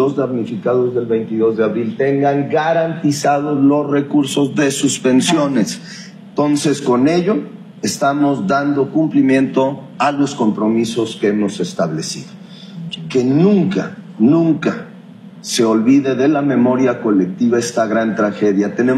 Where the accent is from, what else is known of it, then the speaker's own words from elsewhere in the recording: Guadalajara, Jalisco, Mexico; Es un compromiso que yo hice como tapatío